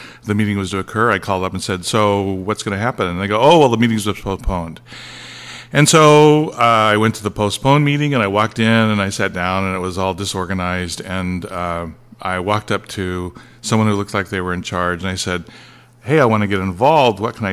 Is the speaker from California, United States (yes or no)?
yes; California, United States; also born or lived in Dallas, Oregon; I was born in Dallas, Oregon. My parents lived in Falls City and then in Dallas. And then when I was a kid, they moved to Northern California, and that's where I went to school.